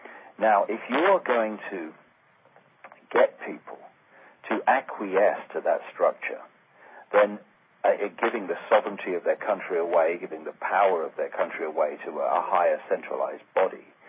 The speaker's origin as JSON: {"language": "English", "country": "United Kingdom", "tie": "born there", "said": "I have an experience as … who was born in Britain, and if I hadn't been born on some piece of land, I would have drowned. So I was actually born on this piece of land, and they called it Britain at the time"}